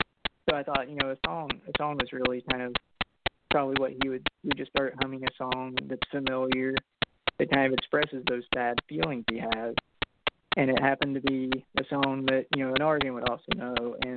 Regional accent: Appalachia, United States; I grew up in Appalachia, and I feel like anytime you listen to Appalachian music, there's that undercurrent.

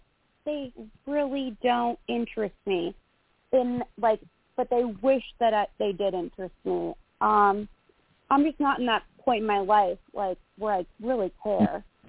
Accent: Midwest, United States; now in Florida, United States; I live in Florida, and in my area in Florida, it's all about sweet. I'm from Midwest, and it's all the people that visit my area.

